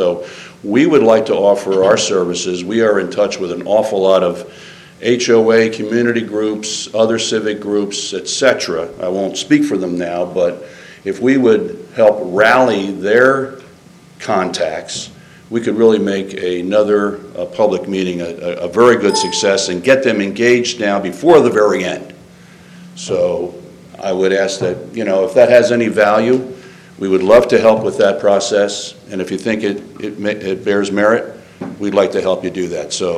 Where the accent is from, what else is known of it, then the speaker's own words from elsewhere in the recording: New Jersey, United States; They are the Garden State, and I'm from the Jersey Shore, so I know all the benefits of the ocean and keeping clean waters